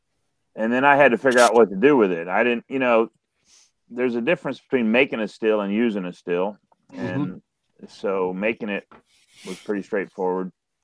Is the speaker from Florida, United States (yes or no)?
yes; Florida, United States; now in Kentucky, United States; You know, I came to Kentucky. I grew up in South Florida. I came here in 1980.